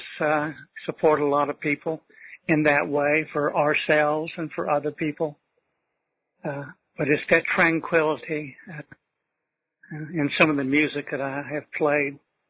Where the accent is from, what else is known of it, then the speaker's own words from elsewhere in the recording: Fort Worth, Texas, United States; also born or lived in Longview; I'm from Fort Worth, Texas, born in Longview, East Texas, and I'm halfway in between the two.